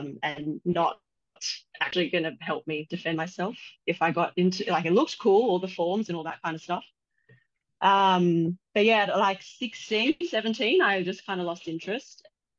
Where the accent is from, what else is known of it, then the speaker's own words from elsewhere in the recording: Canberra, Australian Capital Territory, Australia; now in Sydney, Australia; I'm from Canberra originally, and then I moved out of home at like 18.